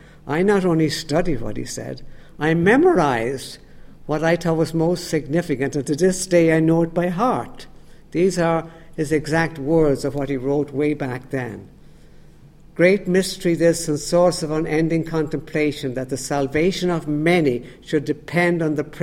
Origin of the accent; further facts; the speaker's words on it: Dublin, Leinster, Ireland; I grew up in Dublin, and my family was devout Catholic.